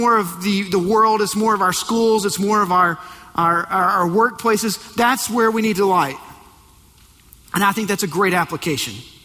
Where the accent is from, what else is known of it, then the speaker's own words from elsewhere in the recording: Texas, United States; Now, I grew up in the Texas Panhandle, and every time I heard this verse, I completely understood.